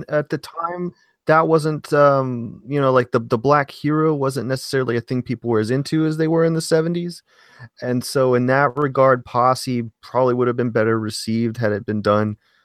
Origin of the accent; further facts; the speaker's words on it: Doraville, Georgia, United States; I saw it in my hometown of Doraville, Georgia, in 93, at the Northeast Plaza Cinema 12.